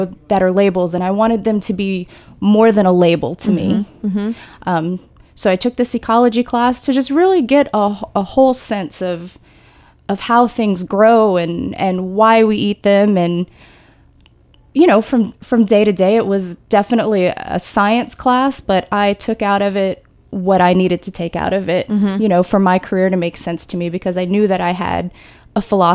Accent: Houma, Louisiana, United States; also born or lived in San Francisco; But I am from Houma, Louisiana. Okay. Which is a smaller city about 60 miles south of New Orleans.

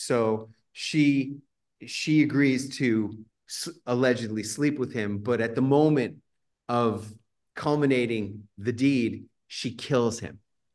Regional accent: New York, United States; I grew up on the 18th floor of an apartment building on 23rd Street and 2nd Avenue.

